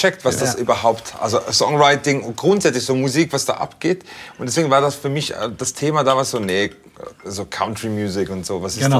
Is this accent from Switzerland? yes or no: yes; Switzerland; moved away; Papa ist Italiener, Mama ist Schweizerin, aber aufgewachsen in der Schweiz. Ja. Aber zweisprachig